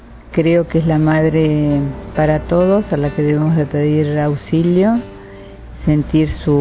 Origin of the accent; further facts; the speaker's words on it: Argentina; vengo de Argentina y soy una fiel devota de nuestra madre.